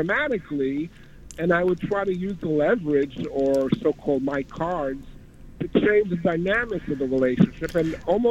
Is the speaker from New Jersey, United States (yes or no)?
no; Queens, New York, United States; I'm from Queens.